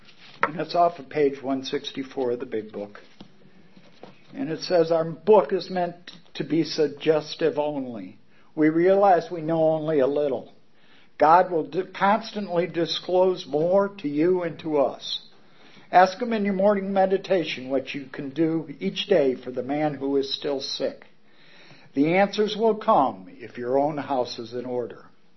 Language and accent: English; Joliet, Illinois, United States; I went back to my hometown in Joliet, Illinois